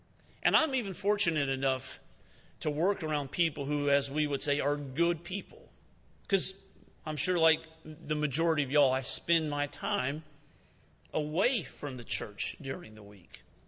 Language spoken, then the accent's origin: English; South Carolina, United States; now in Washington, United States; I would say, "I live in Washington, but I am from South Carolina. I'm not a citizen of that state, but that is where I'm fixated on as far as earthly things are considered.